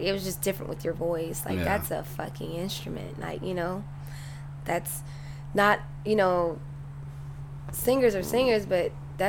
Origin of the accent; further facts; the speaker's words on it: Texas, United States; also born or lived in Missouri; I've been here since I was four.